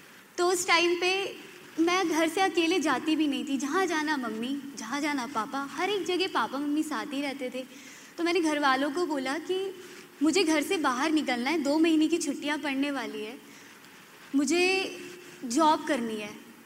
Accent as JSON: {"language": "Hindi", "region": "Delhi", "country": "India", "said": "मैं दिल्ली से हूँ"}